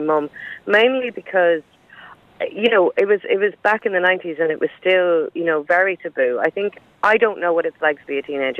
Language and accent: English; Dublin, Leinster, Ireland; I'm from Dublin